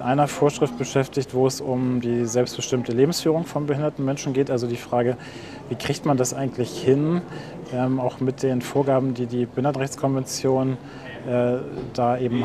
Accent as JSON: {"language": "German", "town": "Bad Schwartau", "region": "Schleswig-Holstein", "country": "Germany", "tie": "born or raised there", "also_born_or_lived": "Lübeck", "said": "Vor den Toren Lübecks in Bad Schwartau. Da kommt die Marmelade her und die Korniriegel, also direkt neben der Fabrik der Schwartauer Werke. Da habe ich Abitur gemacht und bin dann genau zum Studium nach Hamburg und dann nach Bremen."}